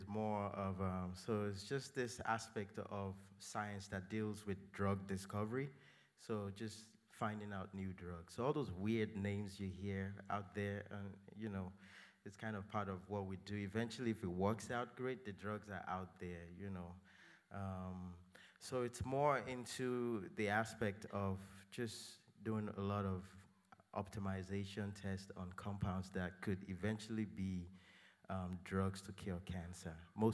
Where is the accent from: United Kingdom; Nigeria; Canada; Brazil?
Nigeria; now in United States; And we are both originally from Nigeria.